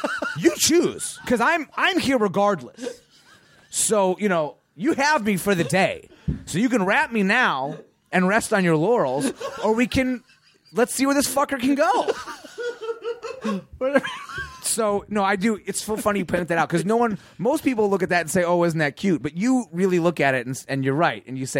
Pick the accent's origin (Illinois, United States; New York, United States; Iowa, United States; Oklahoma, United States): Illinois, United States; Chicago; I grew up in Chicago.